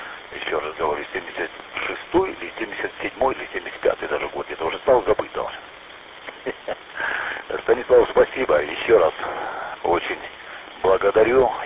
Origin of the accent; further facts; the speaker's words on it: Dagestan, Russia; now in Stavropol Krai, Russia; отсюда перебрался в город в 2003 году, это уже там сколько, 17-18 лет как будто в городе, а так с 92-го года на Ставрополье, а вот, а сам родом оттуда, с Дагестана, из Кизгара.